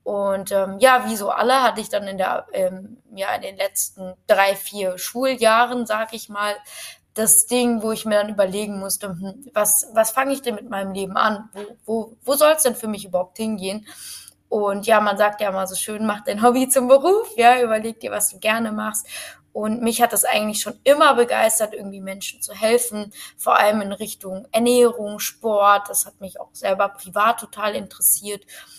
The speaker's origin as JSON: {"language": "German", "town": "Frankfurt", "region": "Hesse", "country": "Germany", "tie": "born or raised there", "said": "Also ich komme natürlich aus Deutschland, wie man wahrscheinlich unschwer auch hören kann. Aus Frankfurt tatsächlich, bin dort aufgewachsen, habe dort eigentlich mein Leben lang gewohnt. Also ich bin eigentlich eine richtig, richtig deutsche Kartoffel. Ja, meine Eltern sind auch beide deutsch."}